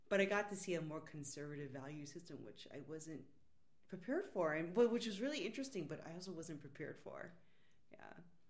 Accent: New York, United States; as a kid growing up in New York, I never really interacted with Native Americans.

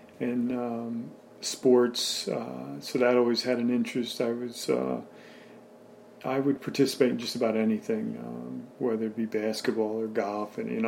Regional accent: West Kent, New York, United States; I grew up in the Hudson area, West Kent, a small town about 5-6 miles north of here, West Kent, New York, and went to Hudson High School

